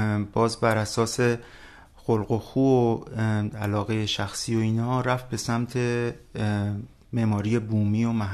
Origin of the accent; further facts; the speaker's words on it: Tehran, Tehran Province, Iran; born there; من متولد 56م مرداد 56 توی تهران به دنیا اومدم. از یک پدر مادر، پدر خوزستانی و مادر متولد تهران.